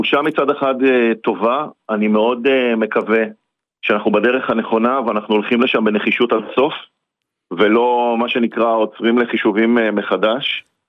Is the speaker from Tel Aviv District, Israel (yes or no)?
yes; Tel Aviv, Tel Aviv District, Israel; now in Kfar Saba, Israel; חילוני. חילוני, תל אביבי במקור, איש הייטק.